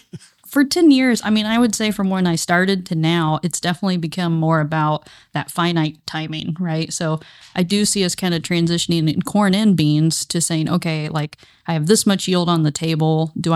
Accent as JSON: {"language": "English", "town": "Portland", "region": "Indiana", "country": "United States", "tie": "born or raised there", "said": "Okay, so I'm originally from Central Indiana. I grew up in Jay County around Portland."}